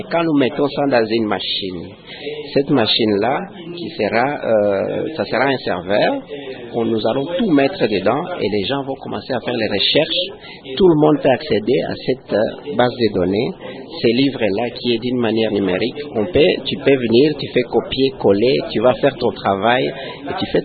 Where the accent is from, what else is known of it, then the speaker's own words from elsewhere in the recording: DR Congo; ici chez nous au Congo